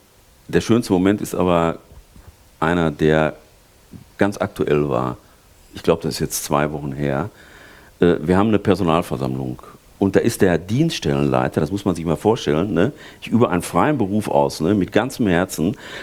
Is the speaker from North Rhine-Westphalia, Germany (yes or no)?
yes; North Rhine-Westphalia, Germany; Ich komme aus dem Ruhrgebiet, da redet man deutlich